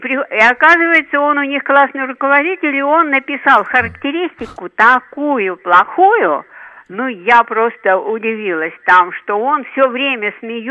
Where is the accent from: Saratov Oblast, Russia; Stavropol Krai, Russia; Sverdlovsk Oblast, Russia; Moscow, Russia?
Moscow, Russia; я из Москвы.